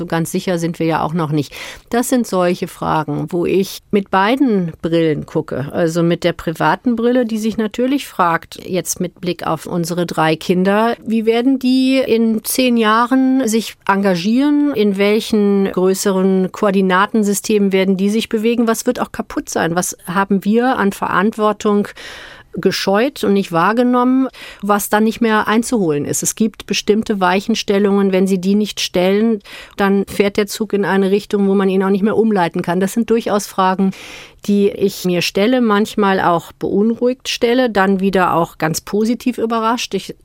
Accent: Cologne, North Rhine-Westphalia, Germany; Ich bin Rheinländerin, haben Sie doch am Anfang gesagt. Und ich komme aus Köln

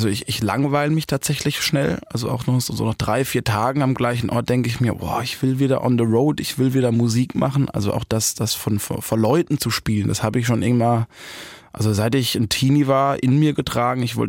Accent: Busenbach, Baden-Württemberg, Germany; Wir haben eine ganz tolle Eishalle da in meinem Heimatdorf, Busenbach.

